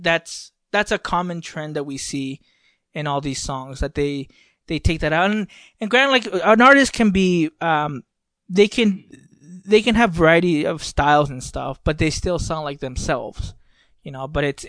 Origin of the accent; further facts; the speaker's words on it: the South, United States; I'm from the South. Like, we should collaborate on something because we're both from the South.